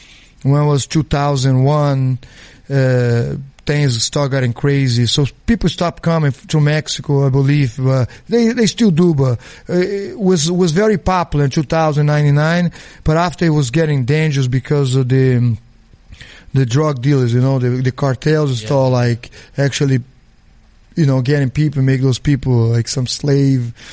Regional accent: Governador Valadares, Minas Gerais, Brazil; English is a second language; if you from my hometown, Governador Valadares, it's almost impossible you're going to get a visa.

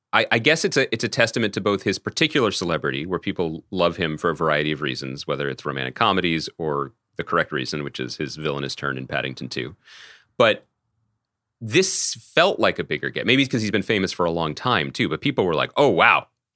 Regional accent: Philadelphia, Pennsylvania, United States; I'm from Philadelphia, too.

